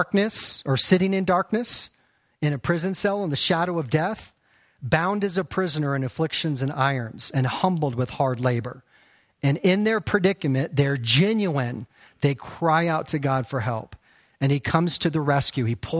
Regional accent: Texas, United States; Now, I grew up in Texas. Any Texans, any fellow Texans here?

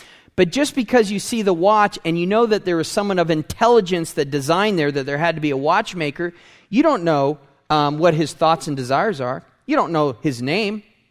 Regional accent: San Diego, California, United States; now in Colorado, United States; and I'm from San Diego, and there's only two seasons, warm to hot and cool.

